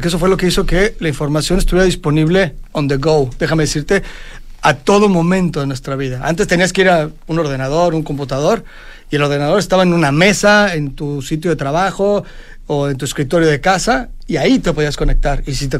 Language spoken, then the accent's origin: Spanish; Mexico; Soy mexicano.